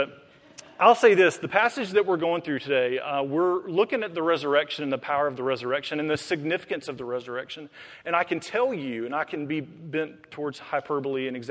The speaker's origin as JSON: {"language": "English", "region": "Mississippi", "country": "United States", "also_born_or_lived": "Charlotte", "said": "I'm not from here. I'm from Mississippi, but I did spend a number of years here in Charlotte."}